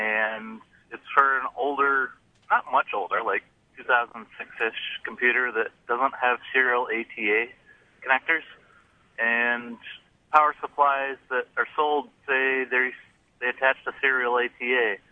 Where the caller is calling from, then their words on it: Fairport, United States; Hey, I'm from Fairport.